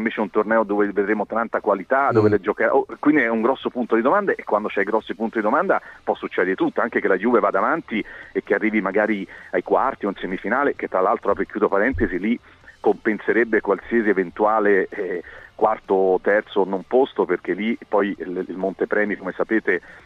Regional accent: Rome, Lazio, Italy; now in Turin, Italy; ma sono cresciuto a Roma.

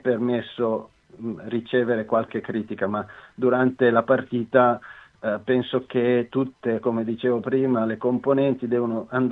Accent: Veneto, Italy; accent: Ferrarese; Io sono veneto.

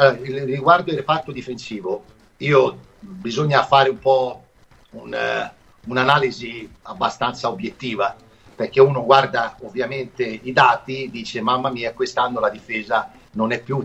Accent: Tuscany, Italy; Io sono toscano e conosco tanta gente di Empoli.

